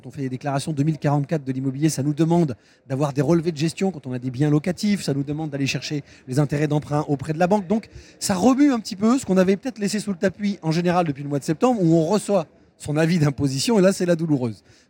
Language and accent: French; Bordeaux, Nouvelle-Aquitaine, France; Moi, je suis bordelais.